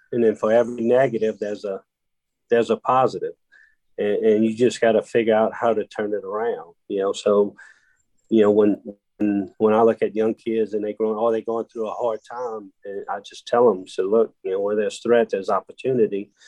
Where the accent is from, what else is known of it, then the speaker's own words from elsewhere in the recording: Louisiana, United States; Well, I grew up right here in South Louisiana on the bayou.